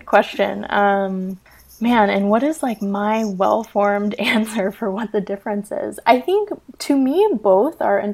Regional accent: Lakeland, Florida, United States; And so I grew up in Central Florida, in Lakeland, Florida. I went to elementary, middle, high school there.

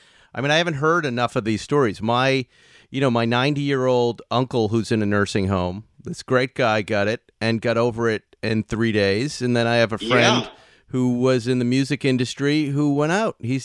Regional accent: Massachusetts, United States; I'm from the East Coast, and I wanted to go to Boston, live in New York.

